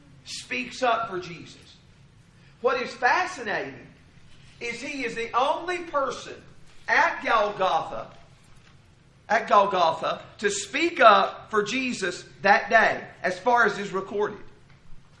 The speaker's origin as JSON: {"language": "English", "region": "Tennessee", "country": "United States", "tie": "born or raised there", "said": "I was raised in Middle Tennessee. Was blessed with parents who are Christians who always took me to service."}